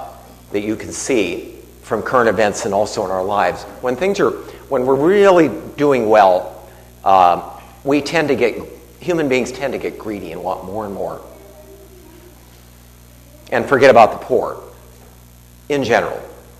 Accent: Ohio, United States; I grew up in Ohio, and I don't recall any strawberry fields in Ohio

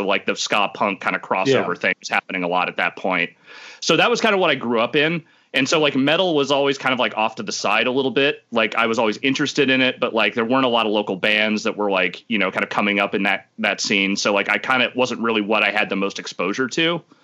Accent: Petaluma, California, United States; Like their shows always like did huge numbers in Petaluma where I grew up.

